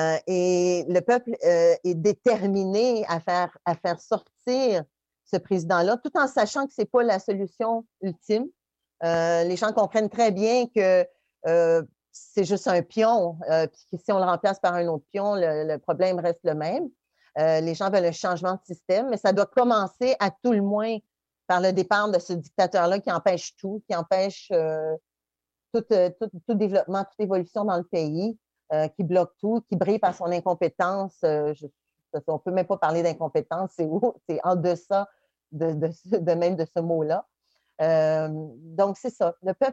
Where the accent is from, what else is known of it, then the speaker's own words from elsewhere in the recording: Canada; je tiens à souligner qu'on doit agir en tant que Canadien